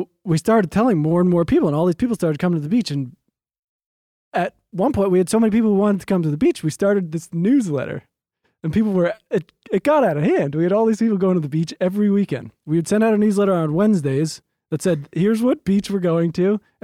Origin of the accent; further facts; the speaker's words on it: East Coast, United States; now in Los Angeles, United States; it all started because we're both from the East Coast, and we were in LA.